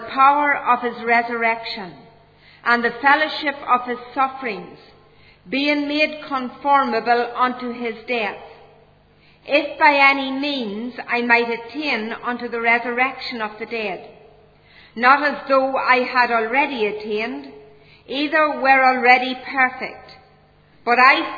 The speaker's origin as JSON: {"language": "English", "region": "Ulster", "country": "Ireland", "tie": "born or raised there", "said": "I was born and reared in the south of Ireland. I make absolutely no apologies for that great fact. I was born in County Cavan, and I was reared in a home that didn't know the Lord Jesus Christ as Saviour."}